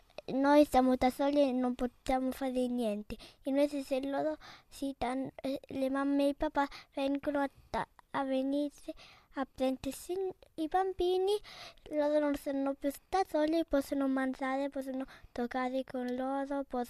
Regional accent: Naples, Campania, Italy; also born or lived in Hanoi; In Vietnam, ma sono napoletano.

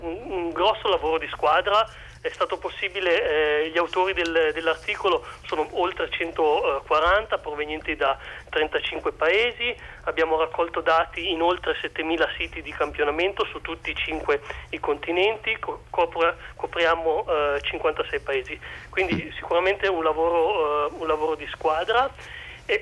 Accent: Piedmont, Italy; io sono piemontese, quindi nella zona delle Langhe.

